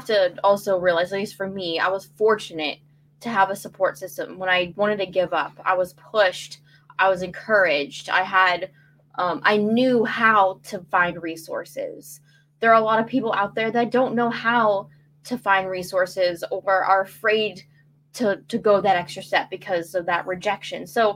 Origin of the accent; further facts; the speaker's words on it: Youngstown, Ohio, United States; Like, oh yeah, we're from Youngstown, and by the time you notice us, it'll be too late.